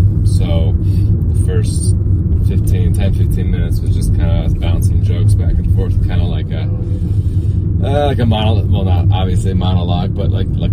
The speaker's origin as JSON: {"language": "English", "town": "Everett", "region": "Washington", "country": "United States", "tie": "born or raised there", "said": "But I flew in from Everett, which is my hometown."}